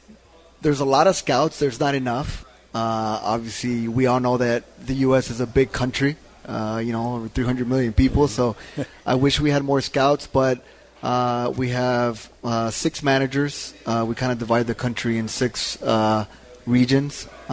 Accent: Houston, Texas, United States; also born or lived in Europe; Houston is home for me. You know, born and raised in Houston.

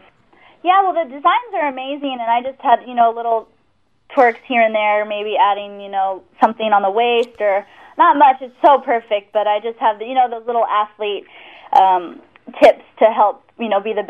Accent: Kauai, Hawaii, United States; I think, well, growing up on Kauai, I've been surrounded by such awesome surfers like the Irons Brothers and Keala Kenley and Rochelle

